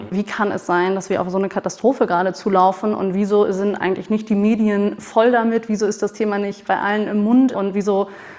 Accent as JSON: {"language": "German", "region": "Hamburg", "country": "Germany", "tie": "born or raised there", "said": "Ich bin so seit 3 Jahren, gut 3 Jahren wieder zurück in Hamburg."}